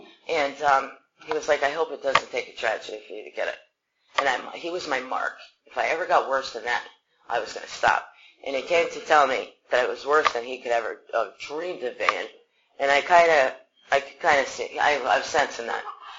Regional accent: West Haven, Connecticut, United States; I did not go back to West Haven, my hometown. I stayed in this godforsaken town.

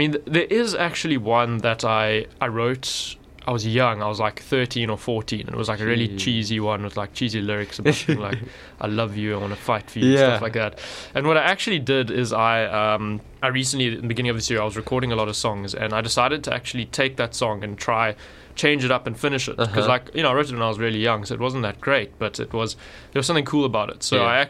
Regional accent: Johannesburg, Gauteng, South Africa; because I grew up in Joburg.

